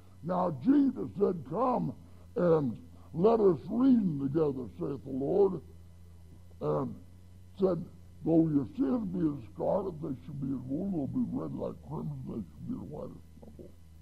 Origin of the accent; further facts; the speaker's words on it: Wyoming, United States; born there; I was born out there in Wyoming.